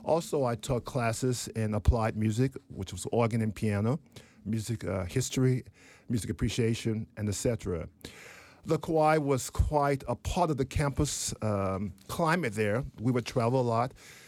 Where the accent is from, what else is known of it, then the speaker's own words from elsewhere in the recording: Shreveport, Louisiana, United States; Well, I was raised, of course, in Shreveport, Louisiana. My parents were older, but quite strict. We were very church-going people.